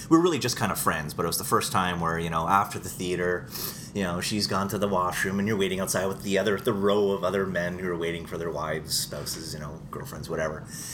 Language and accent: English; Quebec, Canada; Well, I grew up in Quebec, so in Cégep, which would have been about grade 12, grade 13.